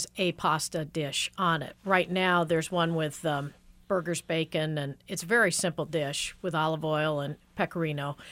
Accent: St. Louis, Missouri, United States; moved away as an adult; I'm from St. Louis, where there is a large Italian population, and I used to eat on the hill all the time. And when I first moved here over 30 years ago, I could not find really fine, thin veal that wasn't tough.

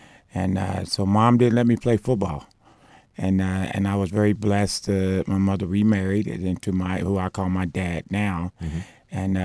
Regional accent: Bowling Green, United States; born there; also born or lived in Indianapolis; Well, actually, on the birth certificate, I was born in Bowling Green, mm-hmm. but we spent a lot of time in Indianapolis.

